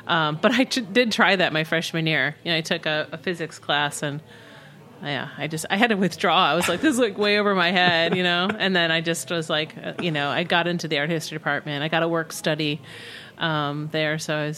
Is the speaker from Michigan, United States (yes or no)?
no; Buffalo, New York, United States; moved away as an adult; also born or lived in Cleveland; now in New York City, United States; I was born in Buffalo, New York. I grew up there. And when I was 18, I went to college in Cleveland. And then when I graduated, I moved to New York, moved to the East Village. This was in 1994.